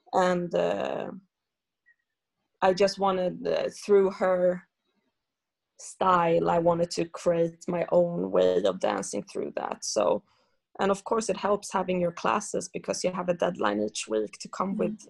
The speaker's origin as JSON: {"language": "English", "town": "Stockholm", "region": "Stockholm County", "country": "Sweden", "tie": "born or raised there", "second_language": "English", "said": "I grew up here in Stockholm mainly being taught by male dancers."}